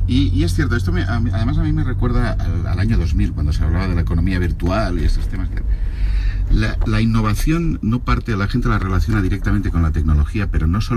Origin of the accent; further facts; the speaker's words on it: Spain; Yo te lo digo que como español, y después de haber dado muchas vueltas